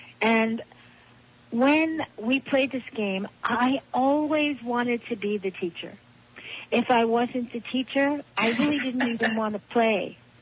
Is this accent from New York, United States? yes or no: yes; Brooklyn, New York, United States; For me, growing up in Brooklyn, New York, in a house that had some steps in the front, we called it a stoop, was really the beginning of my soul's journey